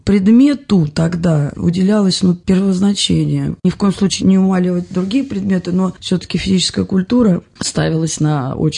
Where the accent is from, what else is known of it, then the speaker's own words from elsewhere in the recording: Ramenskoye, Moscow Oblast, Russia; потому что я и родилась в Раменском, и училась в Раменском.